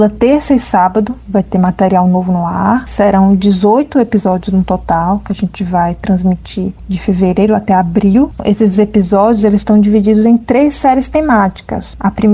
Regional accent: Bonfim, Brazil; nós somos de Bonfim, então o programa surgiu para falar sobre a nossa cidade

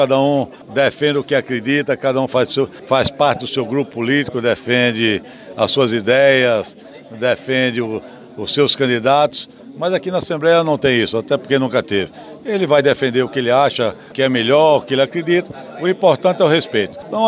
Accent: Campo Formoso, Bahia, Brazil; Eu que saí de Campo Formoso, de uma família classe média, uma família humilde

